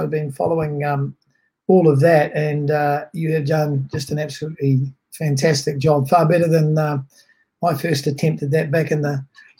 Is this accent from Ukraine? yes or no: no; Whanganui, Manawatū-Whanganui, New Zealand; and I was born and brought up in Whanganui. You know, went to the local high school